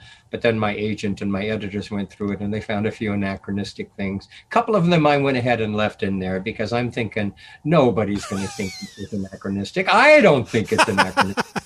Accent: Hood River, Oregon, United States; Those were the years I spent in Hood River, Oregon.

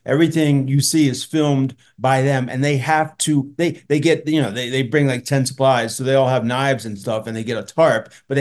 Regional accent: Baltimore, Maryland, United States; The Wire. I'm from Baltimore, so I have to.

